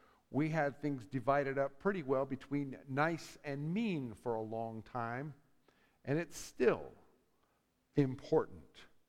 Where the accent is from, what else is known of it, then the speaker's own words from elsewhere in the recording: United States; I'm an American, and I'm an American of my time.